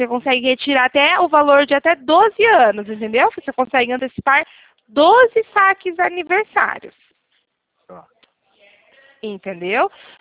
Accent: Arapongas, Paraná, Brazil; Eu sou de Arapongas, no Paraná.

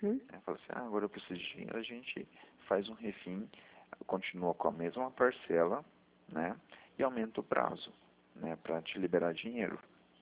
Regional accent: Maringá, Paraná, Brazil; Eu sou de Maringá, aqui do Paraná, tá?

